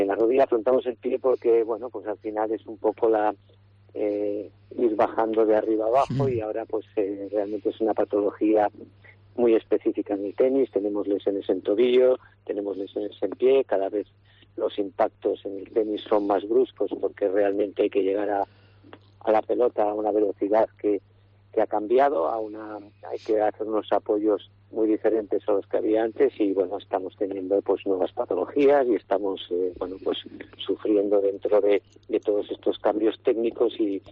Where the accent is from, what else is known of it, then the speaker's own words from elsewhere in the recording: Cantabria, Spain; a mí, sabes que soy cántabro por los cuatro costados